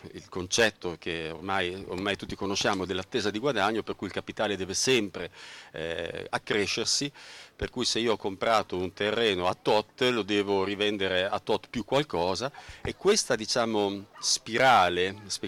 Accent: Bologna, Emilia-Romagna, Italy; io sono nato e cresciuto a Fossolo. Fossolo è una zona PEP.

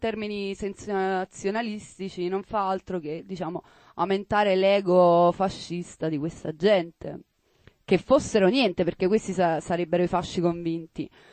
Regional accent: Piano di Sorrento, Campania, Italy; Allora, nel mio paese, a Piano di Sorrento

